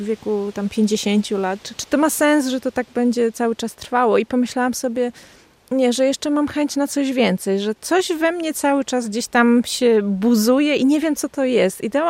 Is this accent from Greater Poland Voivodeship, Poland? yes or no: no; Białowieża, Podlaskie Voivodeship, Poland; choćby to, że tutaj mieszkam. Nigdy nie wyjechałam z Białowieży. Mamy tutaj swój własny dom